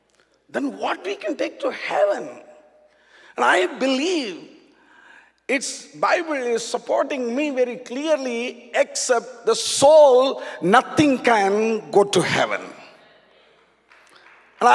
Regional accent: India; When we went inside, it was a surprise to me as an Indian.

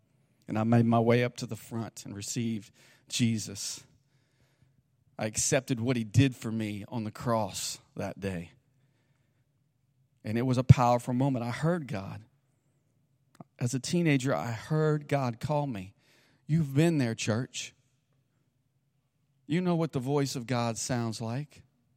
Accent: Columbus, Ohio, United States; I remember it being in Canton, Ohio. I grew up in Columbus, but I was there for a youth conference.

